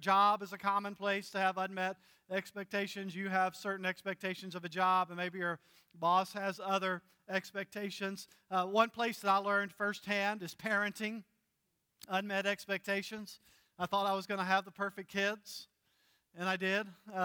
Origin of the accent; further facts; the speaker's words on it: North Carolina, United States; As a matter of fact, I grew up in North Carolina, so I'm a big college basketball fan.